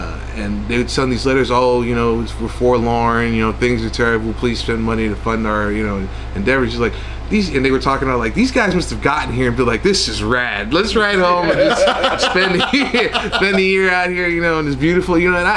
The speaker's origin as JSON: {"language": "English", "town": "New York City", "region": "New York", "country": "United States", "tie": "born or raised there", "said": "Well, I grew up in New York City, and White Plains movie theater when I was a kid was $4."}